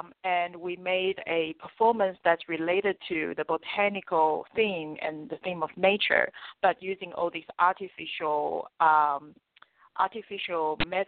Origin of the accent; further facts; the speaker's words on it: Australia; also born or lived in Taiwan / Beijing, China / Paris, France; I am a Taiwanese-born artist. I grew up in Australia, and I studied in Beijing in Central Academy of Fine Arts when I was 19. I was there for 4 years